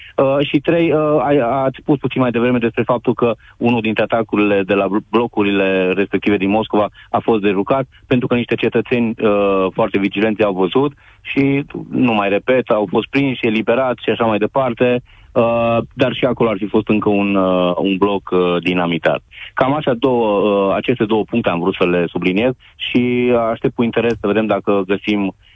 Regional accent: Cluj-Napoca, Cluj County, Romania; sunt din Cluj

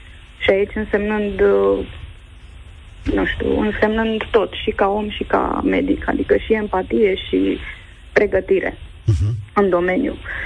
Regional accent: Bucharest, Romania; sunt din București și am acum 46 de ani.

